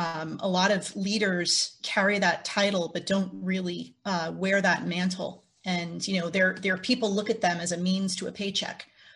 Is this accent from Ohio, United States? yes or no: no; New Jersey, United States; So I'm based in New Jersey, born and raised in New Jersey. You're probably going to ask me about my lack of accent.